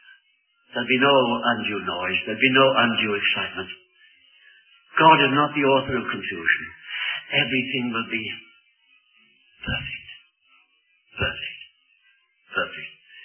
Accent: United Kingdom; I find it difficult to weep being British.

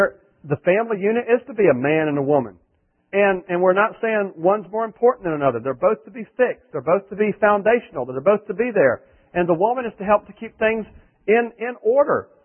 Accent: Salisbury, North Carolina, United States; I grew up in Salisbury, and right next to Granite Quarry, right? Town adjoins Granite Quarry

